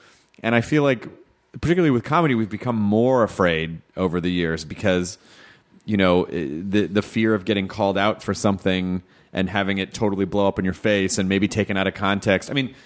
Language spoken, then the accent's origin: English; Memphis, Tennessee, United States; also born or lived in Florida / Jonesboro, Arkansas / Louisville, Kentucky; Memphis, Tennessee. And my mom was from Florida, so I also lived in Florida part-time when I was a kid, too. So it was between... I lived in Memphis, Jonesboro, Arkansas, Louisville, Kentucky